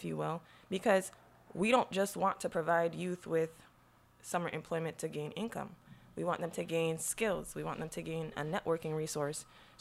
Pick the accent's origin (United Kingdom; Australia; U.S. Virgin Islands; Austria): U.S. Virgin Islands; Saint Croix; I'm not going to say that I came from the worst place on the island, but I grew up in Adventure Hill.